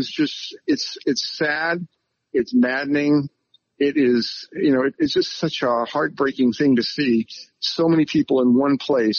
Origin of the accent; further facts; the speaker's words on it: California, United States; And you know, I'm from California, where you see in San Francisco and L.A. and other parts of the state.